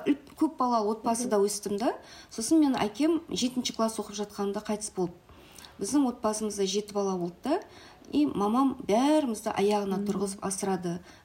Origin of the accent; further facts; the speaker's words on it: Aral, Kyzylorda Region, Kazakhstan; Біз сондықтан да Аралдың тарихын балықпен, теңізбен байланыстыру біздің балалық шағымыздан бастап көз алдымызда өтті.